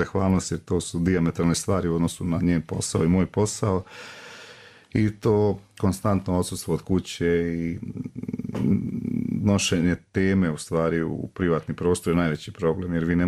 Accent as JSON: {"language": "Serbian", "town": "Bjelovar", "region": "Bjelovar-Bilogora County", "country": "Croatia", "tie": "born or raised there", "moved": "yes", "said": "uvijek sam Bjelovar doživljavao u stvari kao nešto, kao mjesto gdje ja pripadam jer sam tamo rođen."}